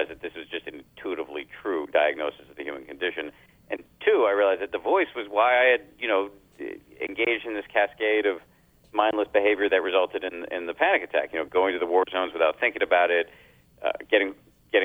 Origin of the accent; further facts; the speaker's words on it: Massachusetts, United States; I grew up in the People's Republic of Massachusetts, and my parents are scientists at Harvard